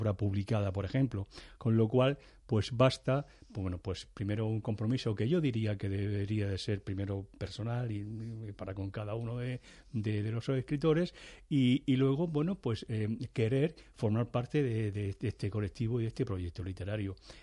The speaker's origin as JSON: {"language": "Spanish", "town": "Cartagena", "region": "Region of Murcia", "country": "Spain", "said": "pues yo soy cartagenero, soy de aquí"}